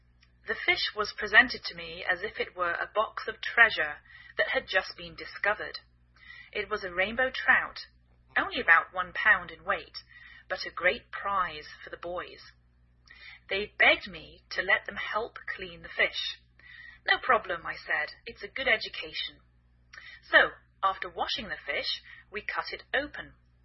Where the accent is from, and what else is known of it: England, United Kingdom; now in United States